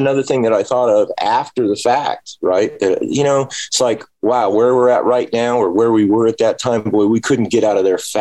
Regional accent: Henderson, North Carolina, United States; But growing up in Henderson is how they say it. North Carolina, the radio station there

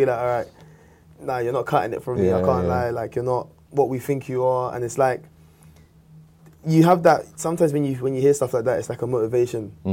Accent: South London, London, United Kingdom; No, I think growing up in South London is like, for me, it was like a massive feeling. Like, obviously, I've been there all my life.

